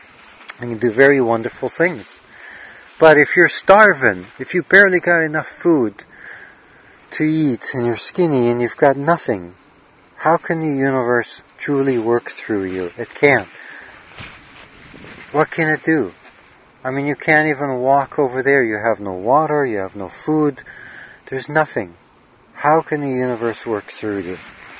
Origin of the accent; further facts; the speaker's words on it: Canada; I come from Canada and I go down there and I see these bricks